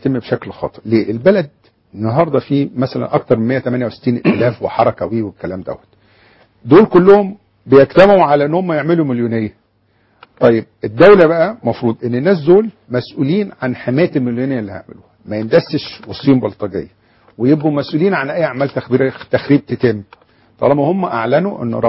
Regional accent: Egypt; هو احنا هنا عندنا في مصر

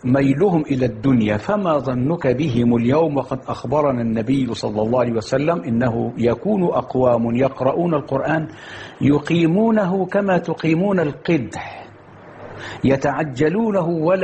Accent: Mit Antar, Dakahlia, Egypt; في خطبة الجمعة مع أهل قريتي وأرحامي وأحبابي في الجمعية الشرعية بميت عنطر

